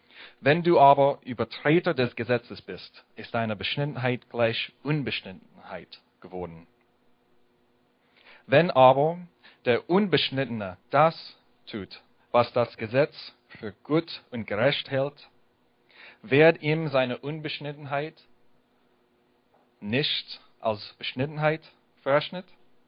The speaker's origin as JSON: {"language": "German", "region": "Washington", "country": "United States", "second_language": "German", "lives_now": "Gornau, Germany", "said": "Ich komme aus Gornau. Aber ursprünglich komme ich aus Amerika, aus dem Bundesstaat Washington."}